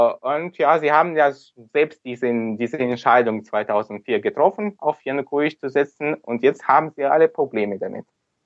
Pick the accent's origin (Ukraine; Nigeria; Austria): Ukraine; Sevastopol, Crimea; ich komme selbst aus Sevastopol, ich komme aus der Krim, bin hier geboren, schon in der Ukraine.